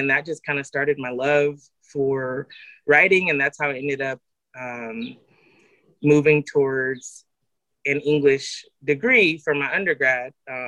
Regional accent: California, United States; I grew up in the Central Valley. I think a lot of times when people hear about California, they hear about Los Angeles and maybe San Francisco.

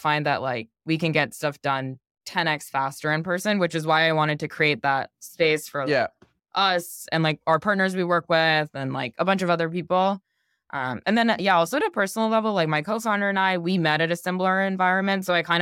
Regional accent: United States; Like, I think I grew up in America, and I previously had only really worked with people who had like pretty similar backgrounds to me

